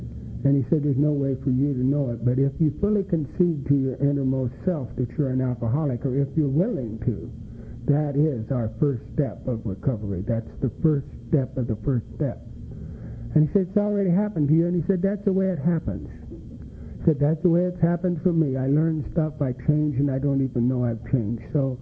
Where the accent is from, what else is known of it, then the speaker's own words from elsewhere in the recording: California, United States; born there; I was born in the San Gabriel Valley